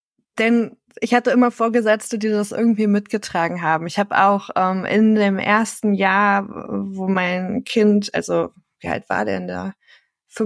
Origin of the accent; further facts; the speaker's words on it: Lower Saxony, Germany; Ich komme halt aus dem Dorf in Niedersachsen